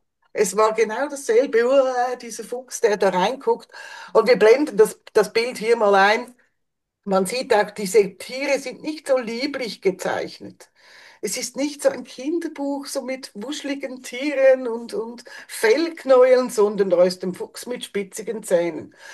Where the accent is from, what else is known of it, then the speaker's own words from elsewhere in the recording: Switzerland; Es gab in den 90er Jahren bei uns in der Schweiz, es war ein Pingu-Hype.